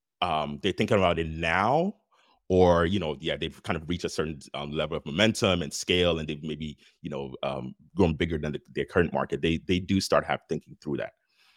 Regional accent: Ghana; also born or lived in Liberia; I told you the story about me growing up in Ghana and Liberia

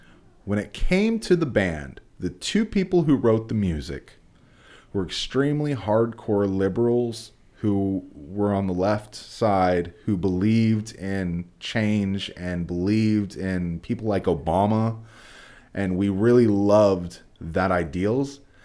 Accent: West Coast, United States; And I still eat those because I'm from the West Coast.

